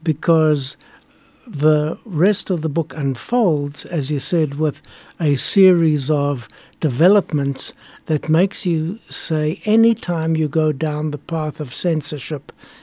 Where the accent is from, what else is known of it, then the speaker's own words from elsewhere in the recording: South Africa; now in United States; growing up in South Africa during the apartheid era. Many people don't know that in South Africa at that time, there was very strict censorship. When I came to the United States